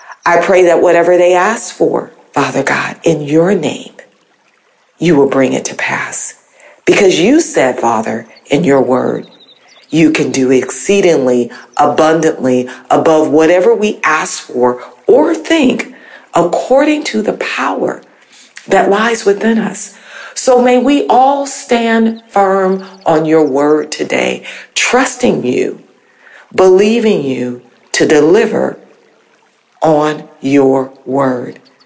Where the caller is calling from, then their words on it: California, United States; I'm calling from Northern California.